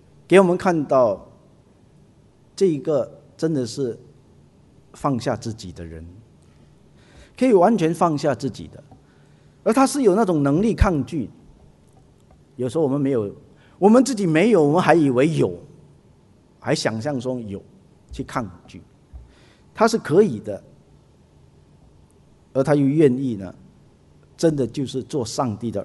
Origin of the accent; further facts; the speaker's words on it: China; 那尤其是我们中国人讲到出卖主